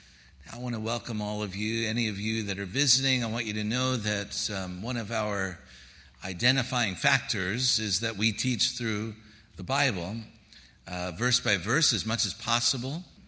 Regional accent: New York City, New York, United States; And I grew up in New York City.

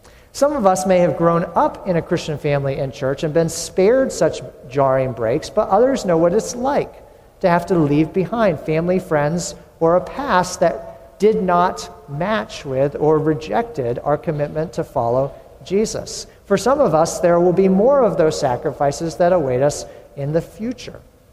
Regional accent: New England, United States; I grew up in New England, so you know, you could not achieve that in New England, right?

